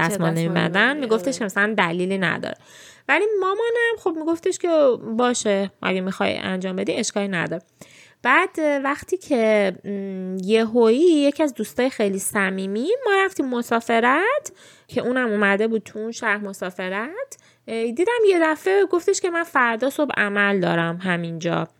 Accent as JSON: {"language": "Persian", "country": "Iran", "tie": "born or raised there", "said": "ماهایی که توی ایران بودیم و توی ایران بزرگ شدیم"}